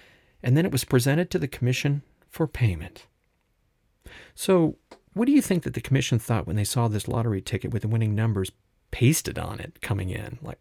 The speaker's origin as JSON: {"language": "English", "town": "West Palm Beach", "region": "Florida", "country": "United States", "said": "This took place pretty close to my old hometown area in Lake Worth Beach, Florida. I'm from West Palm Beach"}